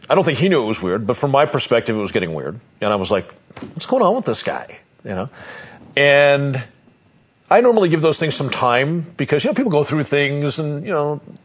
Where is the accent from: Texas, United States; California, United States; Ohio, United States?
California, United States; Los Angeles; And I got to tell you, now I come from Los Angeles. No shortage of crazy, insane speeding drivers in Los Angeles. But I've lived out here for quite some time